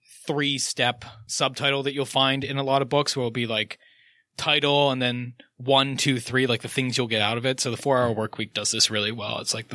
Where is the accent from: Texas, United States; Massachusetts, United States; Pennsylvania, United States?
Pennsylvania, United States; because I grew up in Pennsylvania